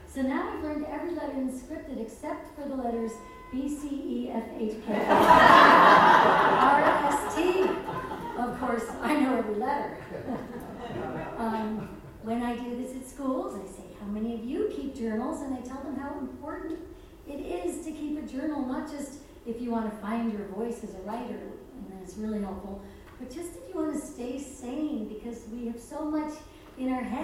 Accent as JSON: {"language": "English", "region": "New York", "country": "United States", "said": "I always start with I'm a New Yorker, and everyone's already impressed."}